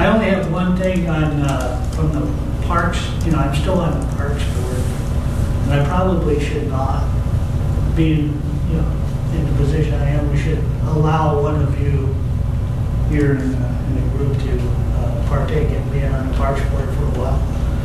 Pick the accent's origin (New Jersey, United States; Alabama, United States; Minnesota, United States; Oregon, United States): Minnesota, United States; Duluth; I'm from Duluth, Minnesota, which there was a manufacturer there, Diamond Tool and Horseshoe Company